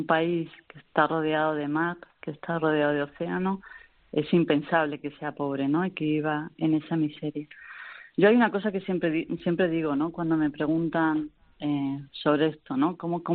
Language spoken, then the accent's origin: Spanish; Spain; yo como española